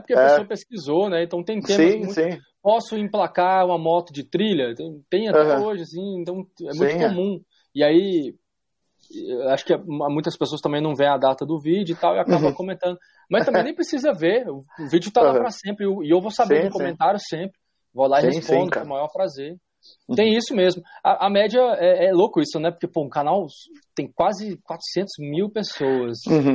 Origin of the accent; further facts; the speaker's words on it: Belo Horizonte, Minas Gerais, Brazil; E BH, que é a minha cidade onde eu nasci e cresci.